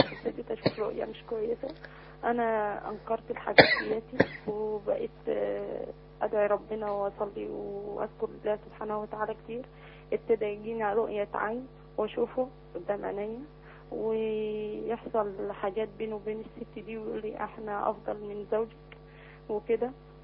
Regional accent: Asyut, Asyut Governorate, Egypt; وانا من اسيوط

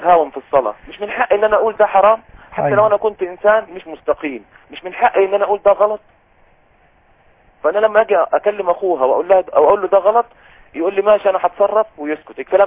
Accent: Saudi Arabia; انا سعودي وهي اجنبية مش سعودية.

